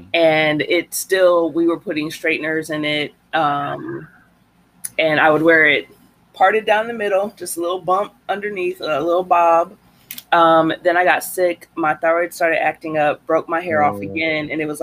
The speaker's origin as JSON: {"language": "English", "region": "Midwest", "country": "United States", "tie": "born or raised there", "also_born_or_lived": "Florida", "said": "So I was Midwest for the first 10 years. The second, I guess, 8 to 10 years, I was in Florida."}